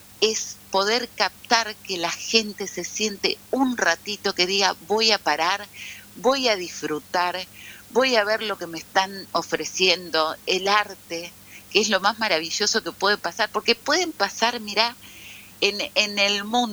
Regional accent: Paraná, Entre Ríos, Argentina; porque fui en Paraná, yo soy de Paraná.

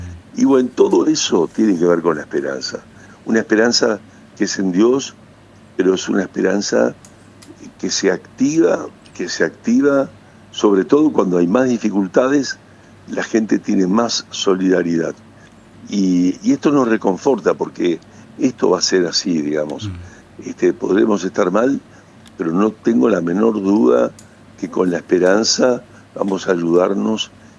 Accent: Paraná, Entre Ríos, Argentina; yo soy del Paraná, esta es la realidad. Todos los lugares que estuve, y ahora vivo enfrente del Paraná

